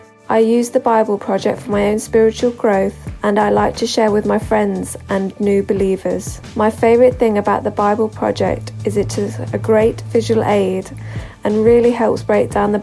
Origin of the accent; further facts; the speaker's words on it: Loughborough, East Midlands, United Kingdom; and I'm from Loughborough.